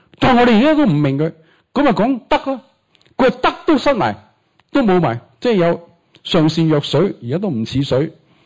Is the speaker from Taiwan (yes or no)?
no; China; 我们中国人呢讲天地不喜欢讲天，喜欢讲地